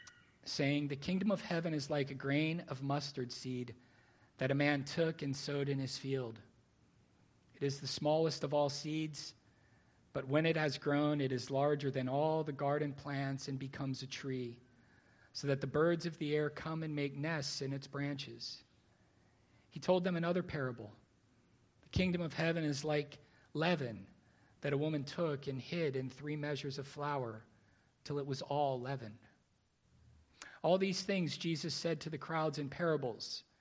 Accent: Laguna Niguel, California, United States; I grew up in Laguna Niguel. I've lived here. Well, I came here to Laguna Niguel as I was entering the fourth grade in 1977.

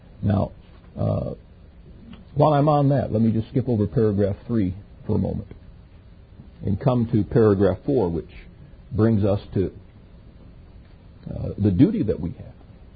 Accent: United States; Now, I'm an American, and I love the form of government that we have.

